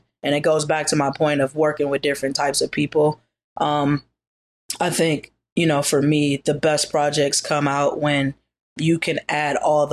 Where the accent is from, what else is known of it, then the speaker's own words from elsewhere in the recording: Wisconsin, United States; moved away as an adult; I'm from the Midwest. It's super slow. And I just never felt like I fit in that box of slowness. And then I think also just like, once you see the world a little bit more, you get a bigger perspective of what's out there. And I just knew that like growing up in Wisconsin was not gonna